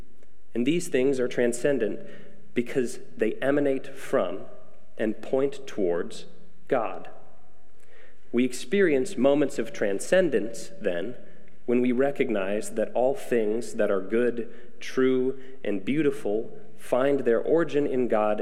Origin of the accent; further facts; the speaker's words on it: Michigan, United States; I grew up in West Michigan too.